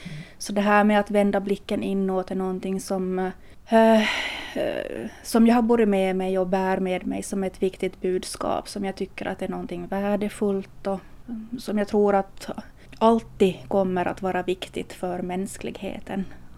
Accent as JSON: {"language": "Swedish", "town": "Nykarleby", "region": "Ostrobothnia", "country": "Finland", "tie": "born or raised there", "said": "Jag är ju uppvuxen i Soklot och Nykabi, så här är ju barndomstrakterna."}